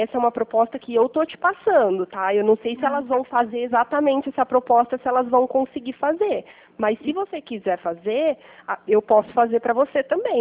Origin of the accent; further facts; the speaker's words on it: Pirassununga, São Paulo, Brazil; Eu sou de Pirassununga, bem pertinho.